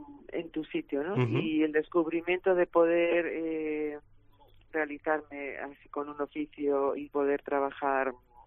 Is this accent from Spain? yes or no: yes; San Sebastián, Basque Country, Spain; born there; moved away as an adult; now in Galicia, Spain; nací en San Sebastián, pero llevo casi 30 años viviendo en Galicia, pero mi abuelo era de un pueblecito de Burgos